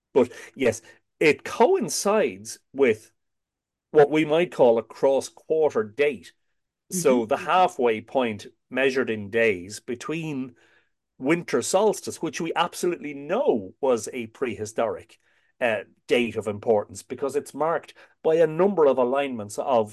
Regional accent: Ireland; So we resisted, we being the Irish, we resisted writing things.

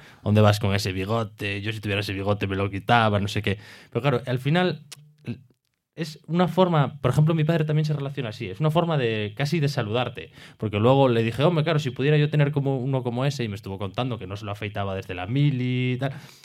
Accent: Cerredo, Asturias, Spain; fuimos a Cerredo, que es mi pueblo, que está en el suroccidente, al lado de Cangas del Narcea

